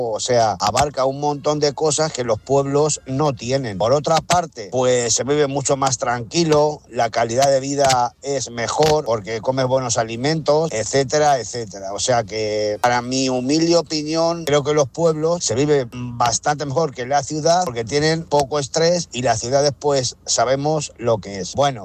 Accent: Daimiel, Castilla-La Mancha, Spain; yo soy de pueblo. Yo soy de Daimiel, provincia de Ciudad Real, un pueblo manchego, donde se vive muy, muy tranquilo y aparte de eso se come muy bien.

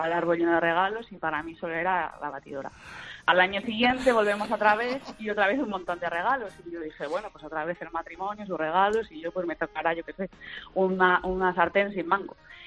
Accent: León, Castile and León, Spain; yo que somos de León, que estamos acostumbrados

